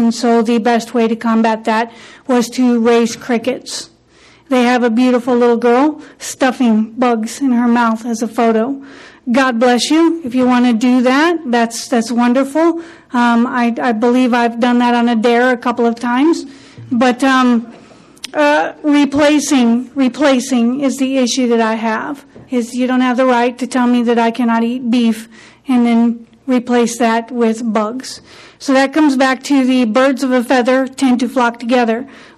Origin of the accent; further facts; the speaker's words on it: Kansas, United States; I'm from Lyon County, Kansas.